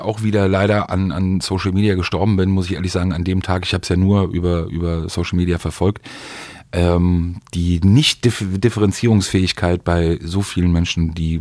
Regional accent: Berlin, Germany; auch als Berliner hier, der hier wohnt

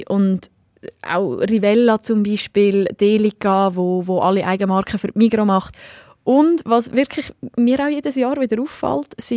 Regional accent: Switzerland; Schauen wir dann auch bei uns in der Schweiz selber, ist das schon so.

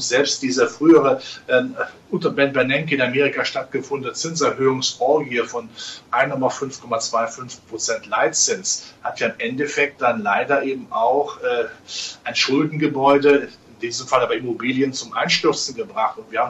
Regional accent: Rhineland, Germany; ich als Rheinländer in der Karnevalssprache

